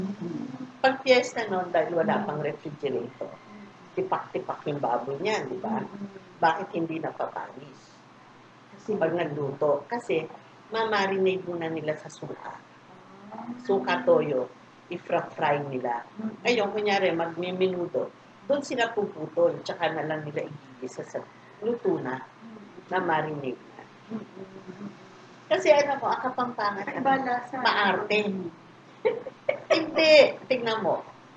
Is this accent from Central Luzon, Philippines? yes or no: yes; Santa Rita, Central Luzon, Philippines; In fact, sa amin sa Santa Rita, merong isang pamilya, hanggang ngayon, ginagawa.